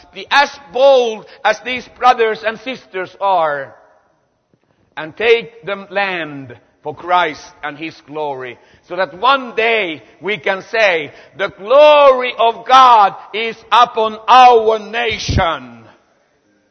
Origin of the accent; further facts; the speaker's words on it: Sweden; English is a second language; moved away as an adult; also born or lived in Finland; now in China; I cannot speak English, I just imitate you. I was born in Finland, raised up in Sweden, and for the last 22 years I have been messed up in China.